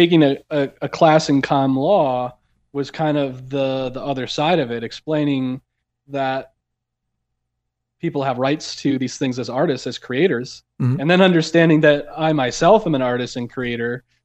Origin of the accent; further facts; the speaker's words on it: Platteville, Wisconsin, United States; So, you know, growing up in Wisconsin, everyone always says, so you must be a Packers fan then, right? And then I have to tell them the little story about Platteville, Wisconsin, and the Chicago Bears training camp.